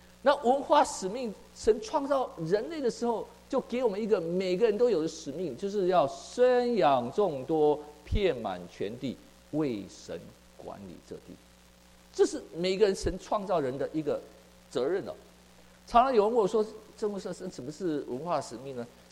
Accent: Taiwan; 当时我们台湾就说一个不嫌少，2个恰恰好

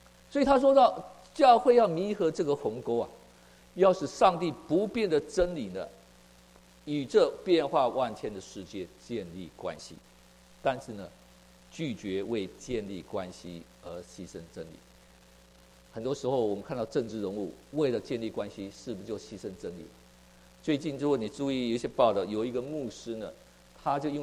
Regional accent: Taiwan; 当时我们台湾就说一个不嫌少，2个恰恰好

